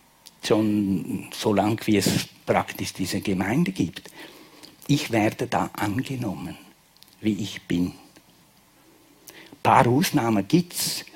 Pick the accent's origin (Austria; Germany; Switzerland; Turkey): Switzerland; Graubünden; Und ich brauche als Bündner, mit meinem Grind, brauche ich das Wort jeden Tag.